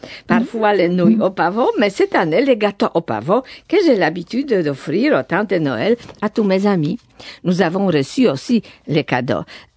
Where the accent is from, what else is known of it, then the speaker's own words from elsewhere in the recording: Poland; le téléphone de la part d'un ami de mon enfance en Pologne